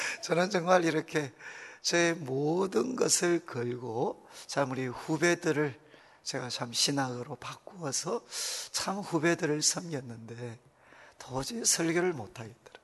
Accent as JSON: {"language": "Korean", "region": "Daegu", "country": "South Korea", "tie": "born or raised there", "said": "저도 대구에 소위 가난한 곳에서 자랐기 때문에 가난한 그 모습에 대해서 그렇게 낯설지 않습니다."}